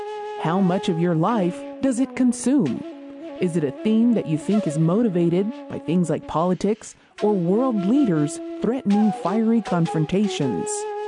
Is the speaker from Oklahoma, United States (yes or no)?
no; Isleta Pueblo, New Mexico, United States; from Isleta Pueblo